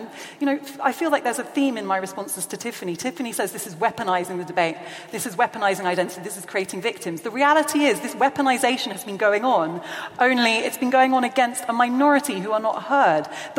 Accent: United Kingdom; We are not interested in the historical narratives that make us feel uncomfortable about our legacy as British people.

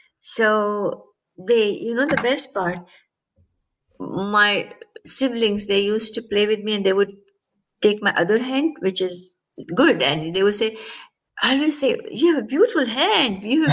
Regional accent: India; born there; And I was born in India.

